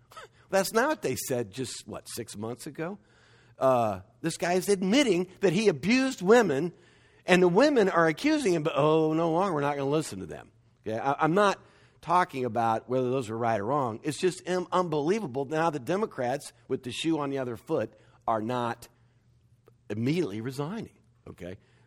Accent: Dallas, Texas, United States; Growing up in Dallas, big, wide, concrete boulevards and the clouds would cast those shadows

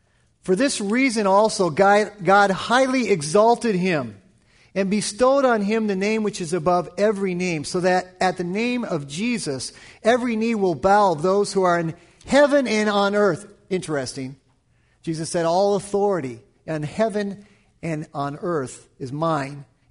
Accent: California, United States; I'm from California, so I can say these things

